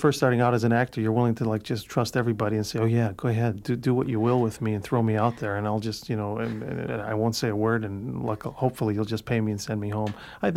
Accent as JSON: {"language": "English", "town": "Cicero", "region": "Illinois", "country": "United States", "tie": "born or raised there"}